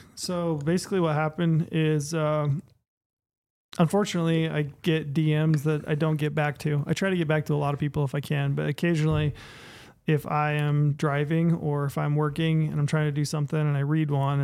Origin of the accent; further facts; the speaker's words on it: Utah, United States; pick up an OTC elk tag in my home state of Utah